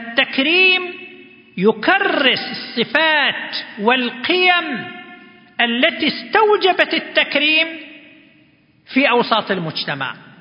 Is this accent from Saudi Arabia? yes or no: yes; Saudi Arabia; وفي بلادنا المملكة العربية السعودية هناك عدة جوائز عالمية.